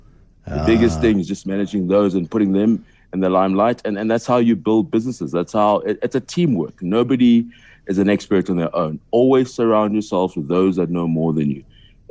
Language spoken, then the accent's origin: English; Soweto, Gauteng, South Africa; born and bred in Soweto. That's where I'm from. You know, from day one. I understand concrete, the streets.